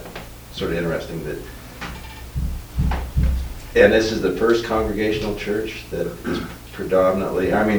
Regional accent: Seattle, Washington, United States; Well, I'm from Seattle, and I don't know about Minneapolis, but at the large Episcopal church in Seattle, they've got a gay priest

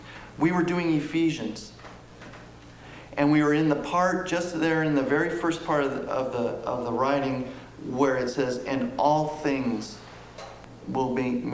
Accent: Oregon, United States; I grew up on the Oregon coast, where there was a lot of shipwrecks.

